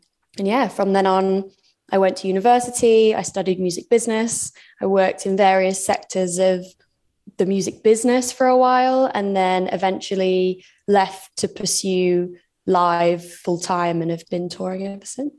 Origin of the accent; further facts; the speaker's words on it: Nottingham, East Midlands, United Kingdom; I was about 17 at the time. I'm from Nottingham originally in the UK, so I was 17 in Nottingham, currently at college.